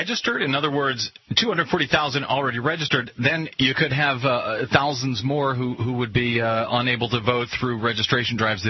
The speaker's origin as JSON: {"language": "English", "region": "Missouri", "country": "United States", "said": "You know, I'm from Missouri originally, Mindy, and my father went to vote"}